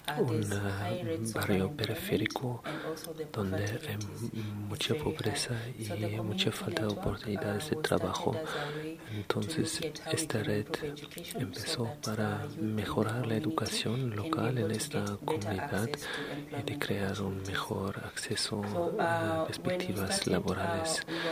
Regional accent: India; vengo de la India

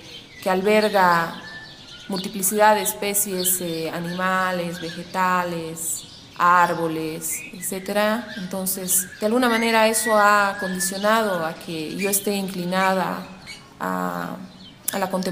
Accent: Bolivia; soy boliviana, vivo en Cochabamba.

